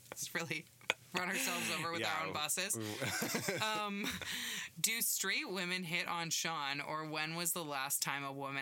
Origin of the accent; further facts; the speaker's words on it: Canada; I need people to know I'm from Canada.